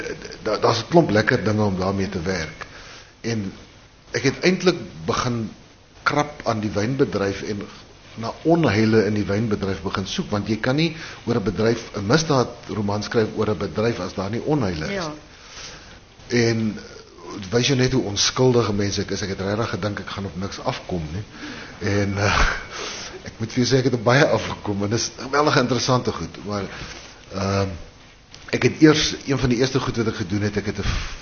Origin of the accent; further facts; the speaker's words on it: Paarl, Western Cape, South Africa; born there; ek is in die Parel gebore